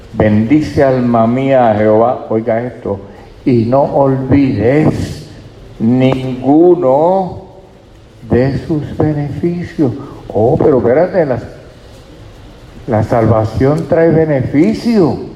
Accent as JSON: {"language": "Spanish", "town": "Caguas", "country": "Puerto Rico", "tie": "born or raised there", "said": "Eso se llama, en mi pueblo, en Caguas, la capital del mundo, salvación."}